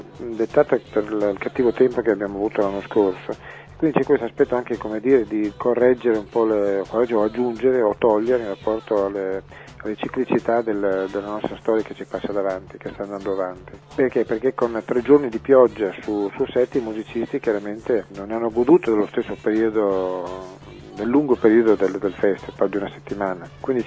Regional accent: Ferrara, Emilia-Romagna, Italy; io sono di Ferrara

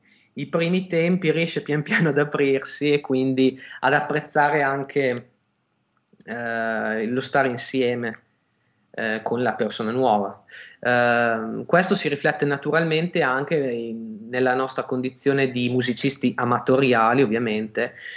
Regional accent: Piacenza, Emilia-Romagna, Italy; Veniamo da Piacenza, diciamo più che da Piacenza, dalla provincia di Piacenza.

